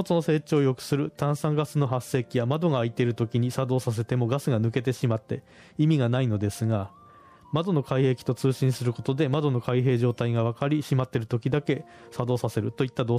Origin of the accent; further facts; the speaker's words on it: Tochigi, Japan; moved away; also born or lived in Aichi Prefecture / Kagawa Prefecture; はい、出身は栃木県です。実家は稲作をやっている農家でしたので、農業には若干関わりがありました。故郷を離れて愛知県や香川県で過ごした時間が長すぎて言葉が移ってしまいまして、どこの出身だか分からなくなっています。